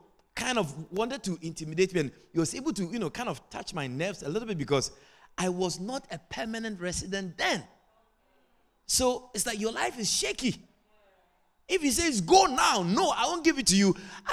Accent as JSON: {"language": "English", "town": "Queenstown", "region": "Pomeroon-Supenaam", "country": "Guyana", "said": "I born and grow abroad, but I is Guyanese. I come from Queenstown in Essequibo. I'm Essequibian."}